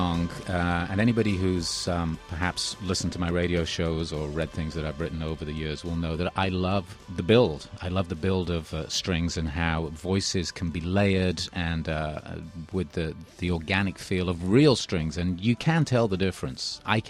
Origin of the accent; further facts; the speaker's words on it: Birmingham, West Midlands, United Kingdom; And I'm from Birmingham in England.